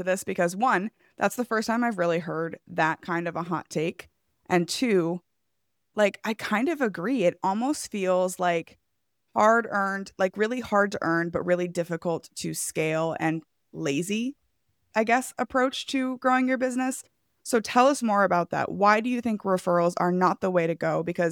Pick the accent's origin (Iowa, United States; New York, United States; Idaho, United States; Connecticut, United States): Iowa, United States; I'm from Iowa, so I love the if you build it, they will come kind of mindset